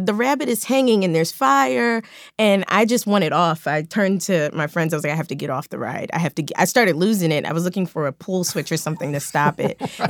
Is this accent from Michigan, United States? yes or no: no; Philadelphia, Pennsylvania, United States; So I'm from Philadelphia. We're not close to Disneyland.